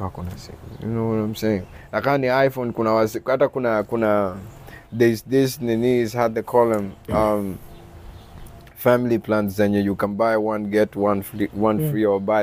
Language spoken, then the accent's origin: English; Kisii, Kisii County, Kenya; moved away; I came straight from Kisii, came straight out here.